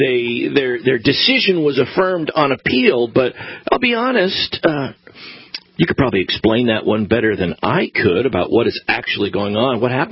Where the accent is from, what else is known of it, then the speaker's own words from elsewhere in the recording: Yuba City, California, United States; I'm from Yuba City, California.